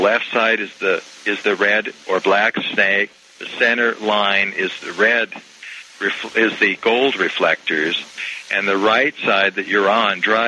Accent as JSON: {"language": "English", "town": "Portland", "region": "Oregon", "country": "United States", "tie": "born or raised there", "said": "That's my hometown."}